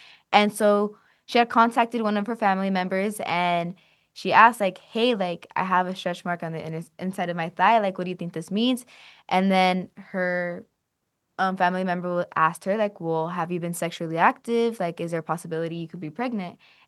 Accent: Calexico, California, United States; I lived in Calexico. I grew up in Calexico. So being close to the border

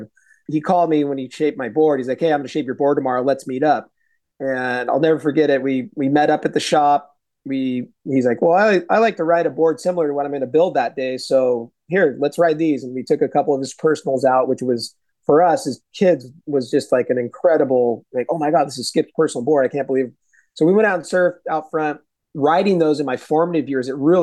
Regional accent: San Diego, California, United States; Really fortunate to have been born and raised here in San Diego. I grew up in Claremont.

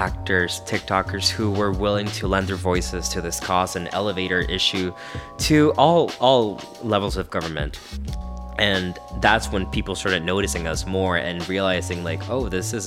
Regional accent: Mexicali, Baja California, Mexico; a pop group originally from Mexicali, my hometown

